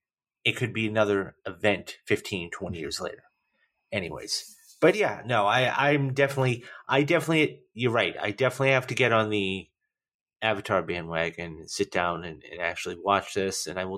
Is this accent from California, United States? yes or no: no; Boston, Massachusetts, United States; I'm partial from Boston